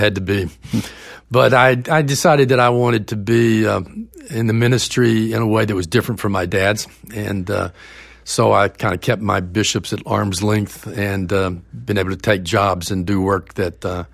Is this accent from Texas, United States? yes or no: yes; Texas, United States; also born or lived in New England; I was a chaplain in New England, and I'd fallen in love with a young woman from Georgia, and I'm from Texas.